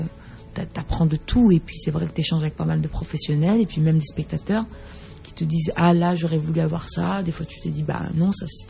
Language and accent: French; Brussels, Brussels-Capital Region, Belgium; J'ai grandi à Bruxelles, d'une famille de 4 enfants.